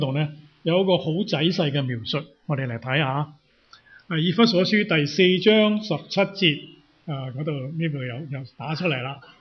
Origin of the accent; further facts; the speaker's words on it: Guangdong, China; 我们广东人很清楚，虚就空的嘛